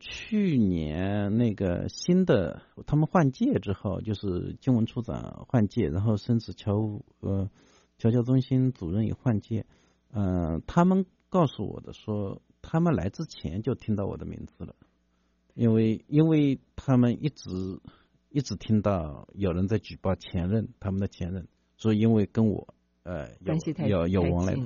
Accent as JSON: {"language": "Chinese", "country": "China", "said": "我是中国人"}